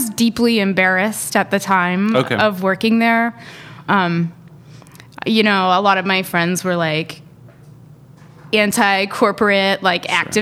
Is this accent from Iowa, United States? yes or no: no; Moss Beach, California, United States; now in Portland, United States; I grew up in Moss Beach, which is a small, as the name implies, beach town just south of San Francisco. Very, very small.